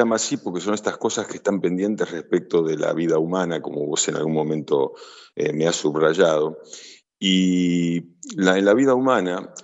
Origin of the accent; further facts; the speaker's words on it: Rosario, Santa Fe, Argentina; Me encuentra en mi ciudad natal, que es mi ciudad de residencia. Pronto a viajar dentro de unos días. Pero en Rosario estoy.